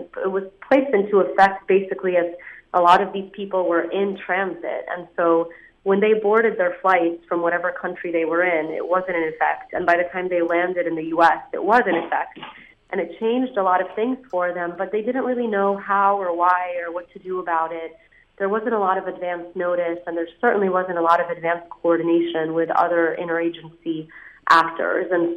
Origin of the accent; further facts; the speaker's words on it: Egypt; also born or lived in New York, United States; I grew up in Egypt and was born in New York.